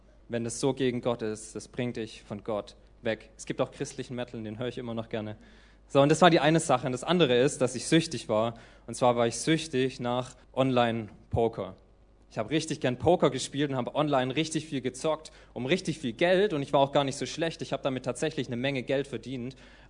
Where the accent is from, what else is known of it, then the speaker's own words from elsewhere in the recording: Heilbronn, Baden-Württemberg, Germany; hat es unsere Jugendgruppe in Heilbronn gehabt, wo ich herkomme